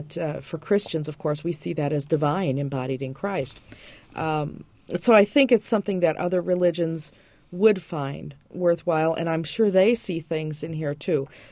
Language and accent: English; Chicago, Illinois, United States; And I grew up in Chicago in a non-churched family, not really practicing anything, but I'm a Girl Scout convert.